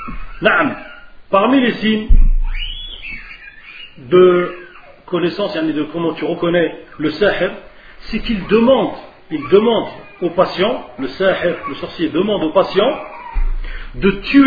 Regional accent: Algeria; Je suis algérien, c'est de ma famille.

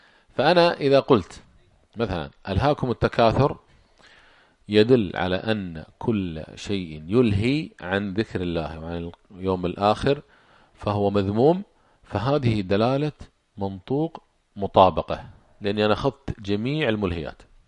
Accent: Kuwait; عندنا في الكويت أحد الشباب كان مغرم بسيارة

